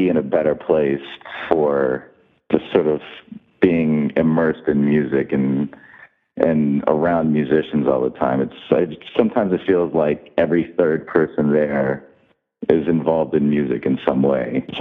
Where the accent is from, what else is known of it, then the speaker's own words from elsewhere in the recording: Atlanta, Georgia, United States; I grew up in Atlanta, and there was a radio show on the Georgia Tech student-run station called The Breaks